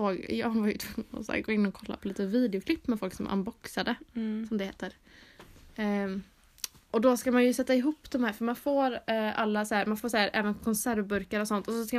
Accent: Sweden; Vi är ju äkta svenskar.

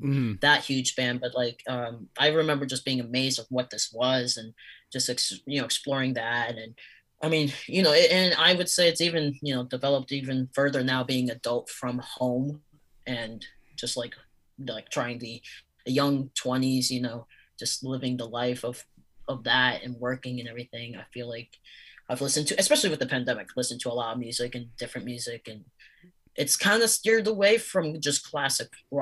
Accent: Florida, United States; We're from South Florida, so which is already in its like has its own scene in itself

